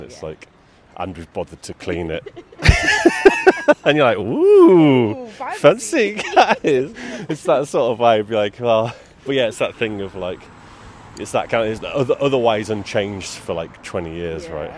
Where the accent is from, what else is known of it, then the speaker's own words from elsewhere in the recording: North West England, United Kingdom; We grew up in Greater Manchester.